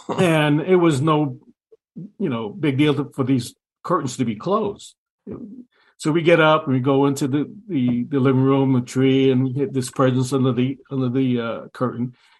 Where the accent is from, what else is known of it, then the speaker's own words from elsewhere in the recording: New York City, New York, United States; You know, I grew up in the Bronx, New York, up in the Upper Bronx. You know, we lived in city housing and on the third floor, three-story apartment